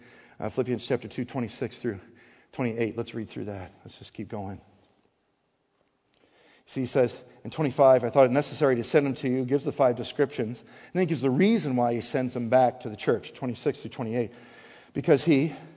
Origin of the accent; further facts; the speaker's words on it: Wisconsin, United States; And though I'm born and raised in Wisconsin, you know, you just don't, why is it?